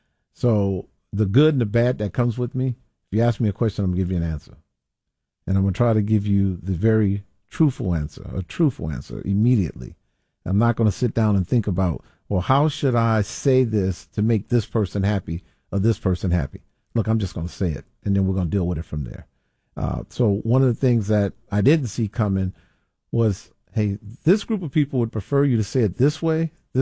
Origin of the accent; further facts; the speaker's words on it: New Orleans, Louisiana, United States; also born or lived in Lafayette; Born in Lafayette, raised in New Orleans.